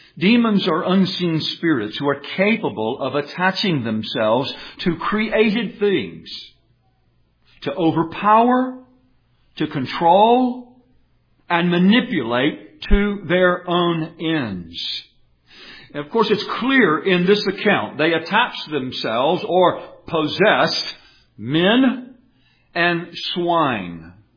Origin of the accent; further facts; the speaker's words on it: Elmendorf, Texas, United States; I typically don't say Elmendorf. I say I'm from San Antonio.